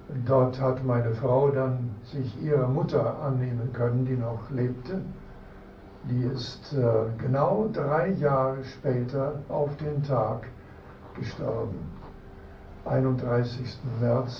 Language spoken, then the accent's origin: German; Canada; Ich bin in Kanada geboren.